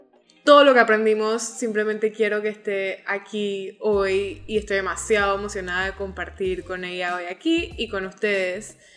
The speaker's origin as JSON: {"language": "Spanish", "region": "New York", "country": "United States", "tie": "born or raised there", "said": "hablamos de todo nuestro camino creciendo en Nueva York"}